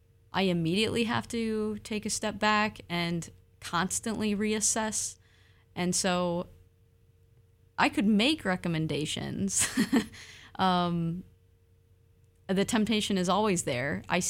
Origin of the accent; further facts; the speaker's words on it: Michigan, United States; now in Oregon, United States; Like, I'm from Michigan. Those are stolen lands. I moved to Oregon.